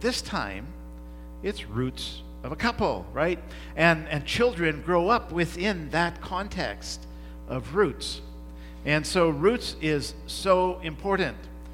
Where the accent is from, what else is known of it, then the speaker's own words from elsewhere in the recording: India; now in Canada; when I came from India to Canada, I had to go through what they call culture shock